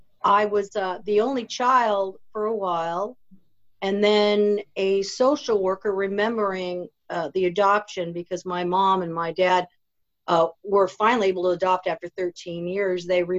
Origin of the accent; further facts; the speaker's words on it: Beaverton, Oregon, United States; Well, I grew up in Beaverton, Oregon. I'm a Native American Indian.